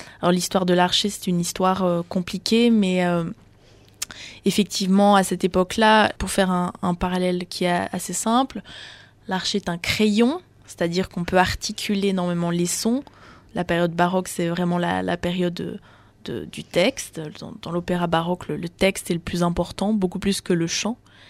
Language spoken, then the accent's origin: French; Maubeuge, Hauts-de-France, France; moi je suis née à Maubeuge, j'ai fait de la musique là-bas.